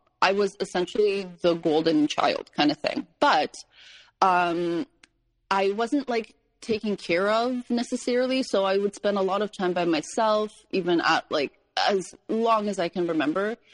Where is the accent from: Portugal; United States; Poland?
Poland; I grew up in Poland just as it was kind of coming out of, I guess it's communist streak.